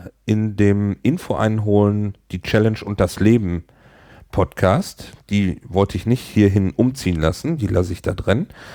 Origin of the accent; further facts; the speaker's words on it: Hamburg, Germany; ich komme aus Hamburg